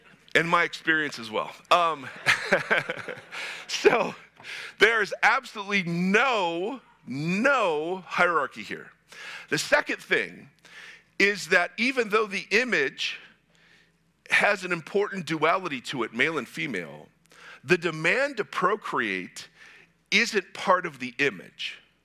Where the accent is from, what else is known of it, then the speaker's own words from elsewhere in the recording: Ohio, United States; So growing up in Ohio, Xerxes, you're going to hear this when you get there.